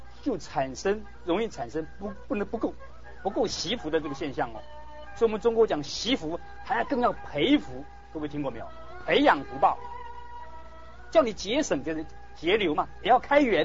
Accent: Daxi, Taoyuan, Taiwan; 你看我住大溪啊，我老家在大溪，以前我都回到眷村，我是眷村长大了哈

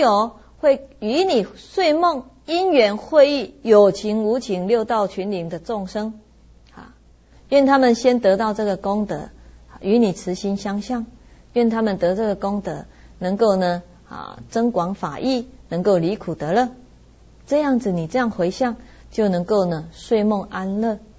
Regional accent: Taiwan; 这以前呢，我们闽南话叫垃圾鬼，肮脏鬼。

